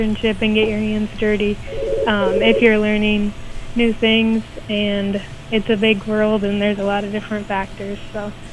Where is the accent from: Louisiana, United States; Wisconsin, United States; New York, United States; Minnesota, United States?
Minnesota, United States; Windham; So I'm from here in Windham, Minnesota, and I'm going to school for pre-vet in Brookings, South Dakota at SDSU.